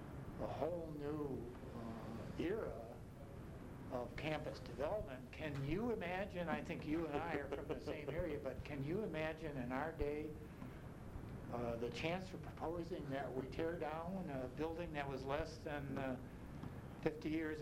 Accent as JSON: {"language": "English", "town": "Chicago", "region": "Illinois", "country": "United States", "said": "No, I came from Chicago."}